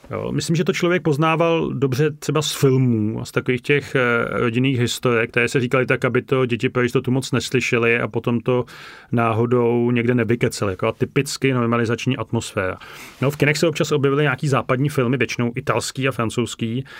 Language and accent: Czech; Turnov, Liberec Region, Czechia; A trávil jsem navíc velkou část dětství v Turnově, kde sídlila velká sovětská posádka